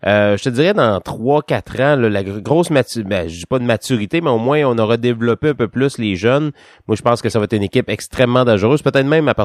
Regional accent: Quebec, Canada; qu'on les appuie cette année en tant que Québécois

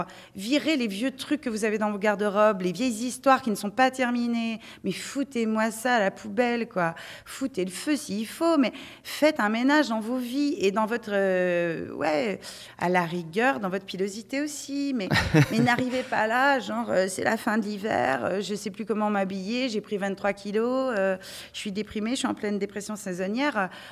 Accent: France; accent: Quebec; now in Canada; ça fait 25 ans que je vis ici. Vous n'entendez pas mon accent, parce que quand je retourne en France, tout le monde me dit que j'ai l'accent québécois.

